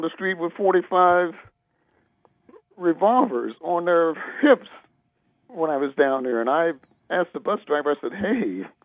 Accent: Ohio, United States; I went through a lot of emotions when I was in the military because I was from Ohio.

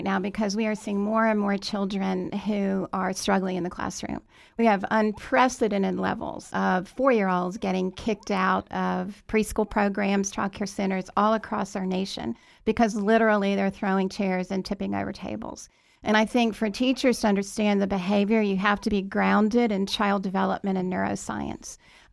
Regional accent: Washington, District of Columbia, United States; I grew up in the Washington, D.C. area, and on Sunday afternoons, I used to rock abandoned babies at D.C. General Hospital.

